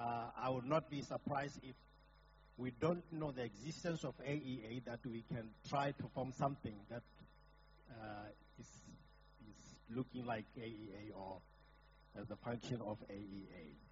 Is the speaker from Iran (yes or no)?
no; Botswana; now in Nairobi, Kenya; I am a citizen of Africa, but I'm from Botswana. Now residing in Nairobi, Kenya, on the assignment.